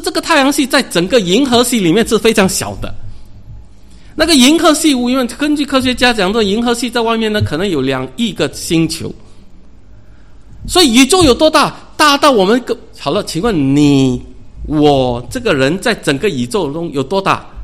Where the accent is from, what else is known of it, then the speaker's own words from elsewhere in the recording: Singapore; 好像我们常常出门哈，我们新加坡人常常出门啊